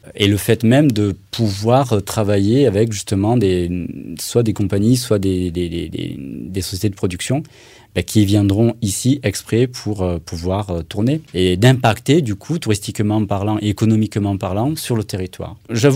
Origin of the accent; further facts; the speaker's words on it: Decazeville, Occitanie, France; born there; au moment où je suis arrivé en Aveyron, donc en septembre 2020, je suis revenu en Aveyron puisqu'en fait, je suis né de Cazeville et je suis juste parti momentanément pendant une vingtaine d'années